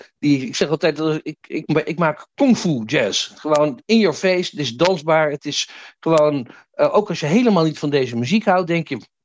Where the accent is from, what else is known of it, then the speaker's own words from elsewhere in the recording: Groenlo, Gelderland, Netherlands; wij groeiden op in Groenlo. Dat is nogal een afgelegen dorp in de Achterhoek. Er was verder ook niks.